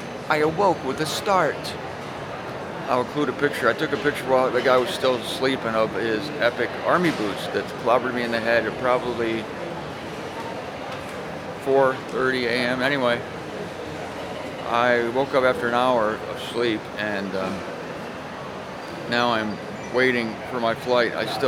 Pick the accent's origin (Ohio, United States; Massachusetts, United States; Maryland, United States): Ohio, United States; Canton; which I'd obviously missed my connecting flight to Canton, Ohio, my hometown.